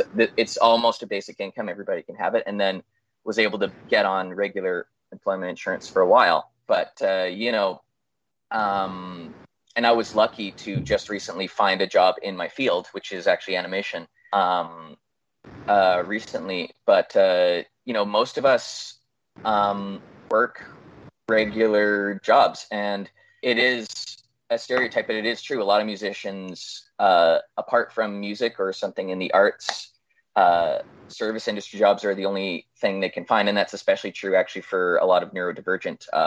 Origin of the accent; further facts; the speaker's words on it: Canada; I was actually lucky enough, you know, as a Canadian to get on CERB, right?